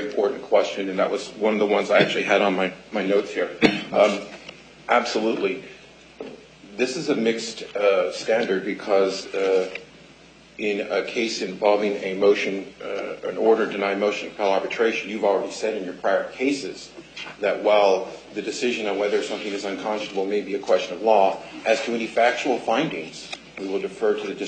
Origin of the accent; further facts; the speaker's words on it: Reno, Nevada, United States; I'm from Reno.